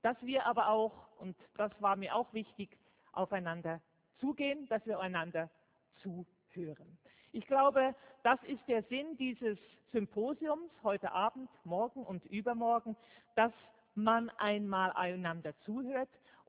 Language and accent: German; Switzerland; ich komme aus der Schweiz.